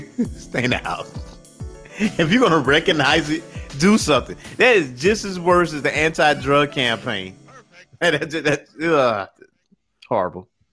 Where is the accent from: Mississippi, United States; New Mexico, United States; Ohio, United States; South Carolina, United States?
South Carolina, United States; Lake City; also born or lived in Atlanta; However, in my hometown, I'm originally from Atlanta, but I went to school in Lake City all my life.